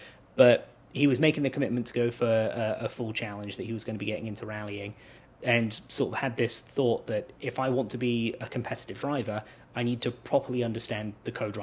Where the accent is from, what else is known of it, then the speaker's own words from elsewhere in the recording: England, United Kingdom; As an English person, it's my right to make an abomination of the French language.